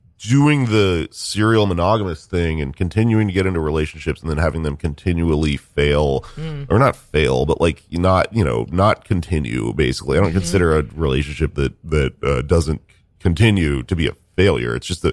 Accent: Texas, United States; now in New York, United States; I came to New York, right? Because I'm a weirdo from Texas.

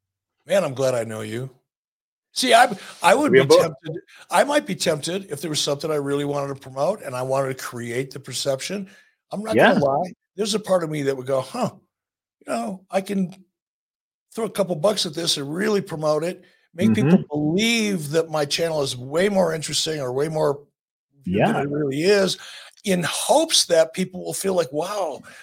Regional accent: Los Angeles, California, United States; and I'm from Los Angeles.

